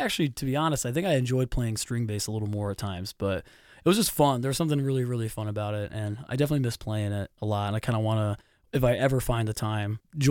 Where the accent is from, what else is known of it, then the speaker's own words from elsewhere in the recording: Clarks Summit, Pennsylvania, United States; also born or lived in Scranton; I was born in Scranton, live in Clark Summit, and have for a very long time, my whole life.